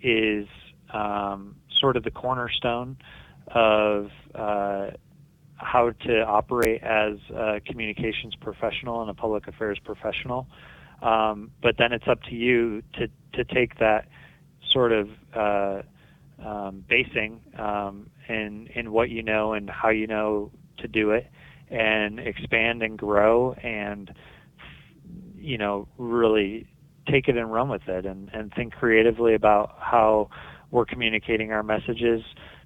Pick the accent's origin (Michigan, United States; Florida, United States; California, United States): Michigan, United States; Detroit; I'm from Metro Detroit. Grew up a Tigers fan.